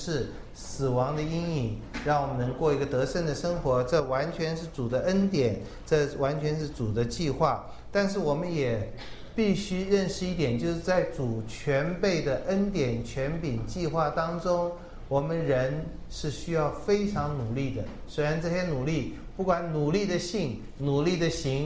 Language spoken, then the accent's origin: Chinese; China; 这个我们中国人太受不了了，我们希望有足够的钱在银行里才行